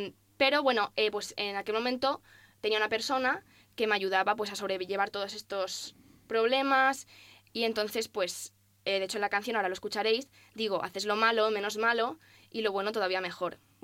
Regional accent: Galicia, Spain; Sí, soy gallega.

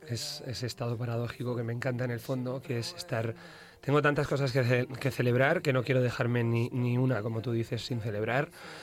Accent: Basque Country, Spain

